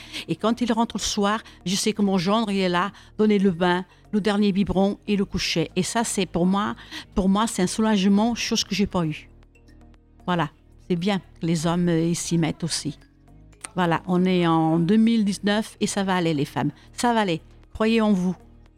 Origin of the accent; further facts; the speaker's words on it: Portugal; now in Évreux, France; ça fait quand même 52 ans que je suis à Évreux, je suis portugaise, et donc mes parents m'ont amené à Évreux